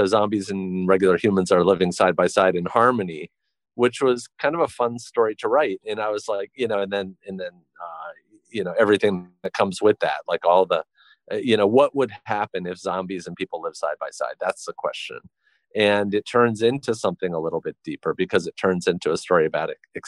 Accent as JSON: {"language": "English", "country": "United States", "tie": "born or raised there", "said": "I grew up in the United States in a middle-class family situation."}